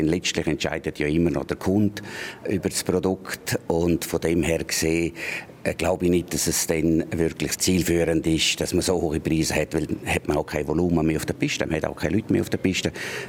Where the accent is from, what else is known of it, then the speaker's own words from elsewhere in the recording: Switzerland; born there; Ich bin selber in dem Kanton geboren, viel auf den Ski gestanden.